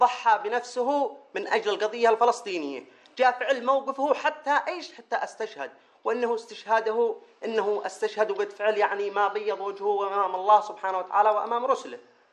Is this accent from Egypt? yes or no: no; Yemen; في قضيتنا نحن كمجاهدين من اليمن